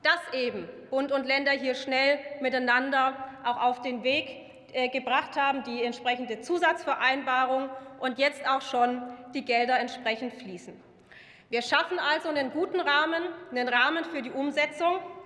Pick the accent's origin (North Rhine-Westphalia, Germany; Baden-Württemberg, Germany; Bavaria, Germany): Baden-Württemberg, Germany; in meinem Heimatland Baden-Württemberg